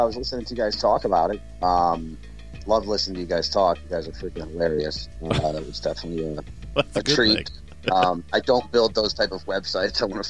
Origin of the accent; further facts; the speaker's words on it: Delaware, United States; I grew up, you know, I grew up in Delaware, and, you know, my grandmother was from Virginia, so...